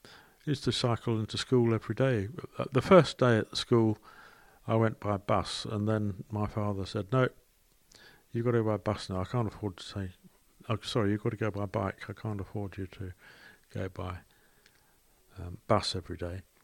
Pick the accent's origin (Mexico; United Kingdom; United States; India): United Kingdom; Shirley, London; also born or lived in Addiscombe; I was born in Addiscombe, and we lived at number 13 the Lees in Shirley. I was born in 1937.